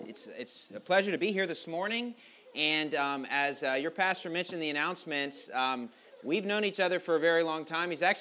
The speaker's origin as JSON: {"language": "English", "town": "Bridgeport", "region": "West Virginia", "country": "United States", "tie": "born or raised there", "said": "I grew up in Bridgeport, West Virginia, which is only about 15 minutes down the road. It's not too far from here, and so it's an honor to be here."}